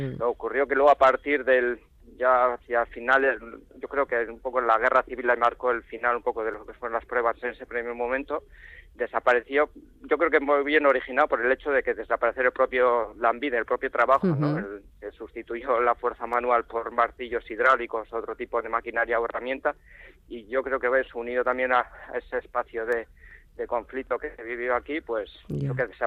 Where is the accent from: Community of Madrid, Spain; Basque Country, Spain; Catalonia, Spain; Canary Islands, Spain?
Basque Country, Spain; Ortuella; una fotografía que es bastante conocida en mi pueblo de Ortuella, que está datada de 1917